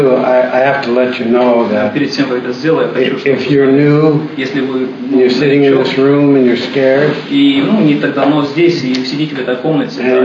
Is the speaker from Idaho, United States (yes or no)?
no; Brooklyn, New York, United States; born there; When I was a very little boy, I was born in Brooklyn, New York.